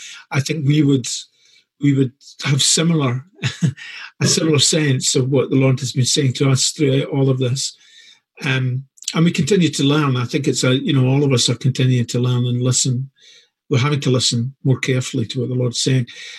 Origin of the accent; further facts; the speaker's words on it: United States; But I just as someone, as an American, I'm trying to find the right way to say it.